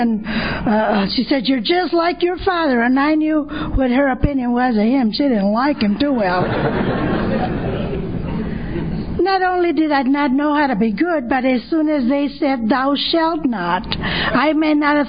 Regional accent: California, United States; Like Norma, I am a Mexican. I was born and raised in Orange County in a little barrio. You know what a little barrio is? It's a little Mexican community.

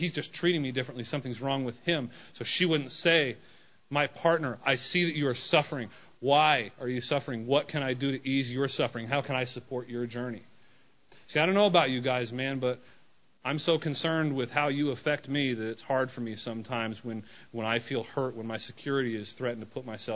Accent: Denver, Colorado, United States; that I work in the substance abuse treatment field. I'm from Denver, Colorado.

